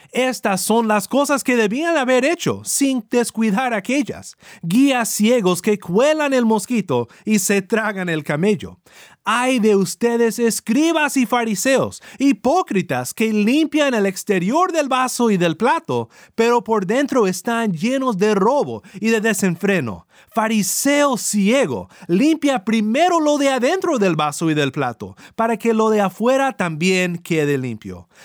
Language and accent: Spanish; Sinaloa, Mexico; Pienso que voy bien y luego volteo totalmente perdido, norteado, como decíamos en mi pueblo en Sinaloa